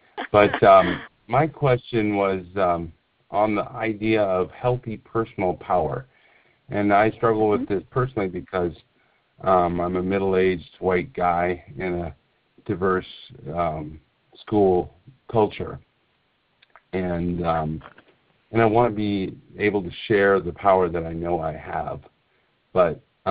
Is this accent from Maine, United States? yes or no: yes; Fryeburg, Maine, United States; I'm from Freiburg, Maine, and there are actually three of us online tonight.